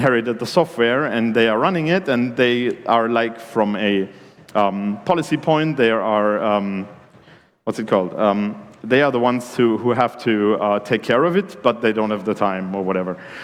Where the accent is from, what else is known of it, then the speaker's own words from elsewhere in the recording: Germany; English is a second language; And since I'm from Germany, I provided a software bill of materials for one of my favorite foods, which is Schnitzel Pommes Salat.